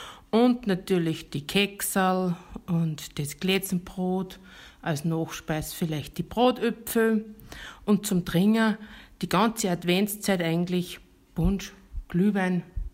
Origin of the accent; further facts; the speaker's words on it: St. Thomas, Austria; komme aus St. Thomas. Ich bin eine Bayerin